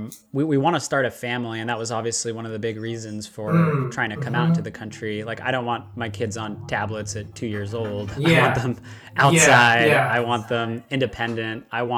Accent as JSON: {"language": "English", "town": "Palo Alto", "region": "California", "country": "United States", "tie": "born or raised there", "also_born_or_lived": "San Francisco", "said": "so I was born in San Francisco, kind of bounced around the Bay Area, grew up in Palo Alto, not too far from Stanford University"}